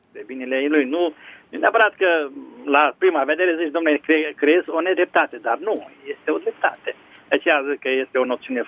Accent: Târgu Mureș, Mureș County, Romania; Sunt din Târgu Mureș.

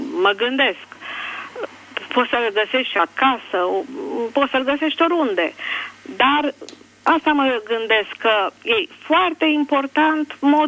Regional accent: Bucharest, Romania; Din București sunt. Sunt ortodoxă

